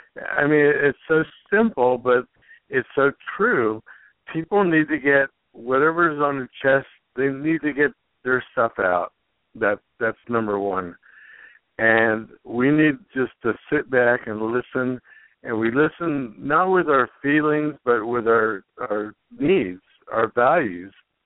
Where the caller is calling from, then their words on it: Santa Barbara, California, United States; Oh, Santa Barbara, California.